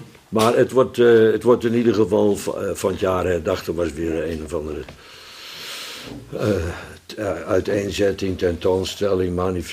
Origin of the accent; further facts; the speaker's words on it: Holland, Netherlands; Ik weet niet of het Fries daar nog iets mee heeft, maar ik als Hollander wel.